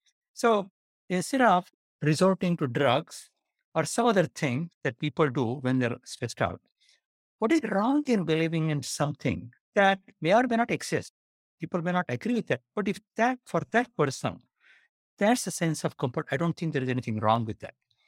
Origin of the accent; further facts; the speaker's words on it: India; So I grew up in India.